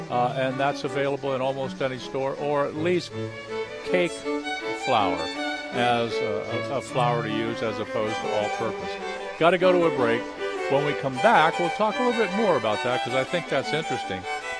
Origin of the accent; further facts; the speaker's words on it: Ohio, United States; You know, I don't know about you, but I grew up in Ohio.